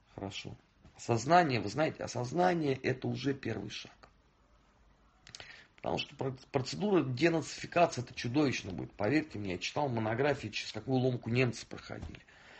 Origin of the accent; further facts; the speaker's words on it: Russia; Ну, вернее, вы русские, да, я россиянин, если быть точным.